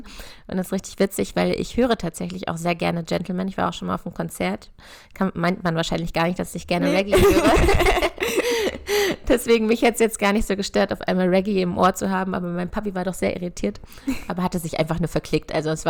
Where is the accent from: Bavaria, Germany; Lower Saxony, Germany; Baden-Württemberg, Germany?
Lower Saxony, Germany; Ich komme ja auch aus der Nähe von Hannover, bei Dittacke.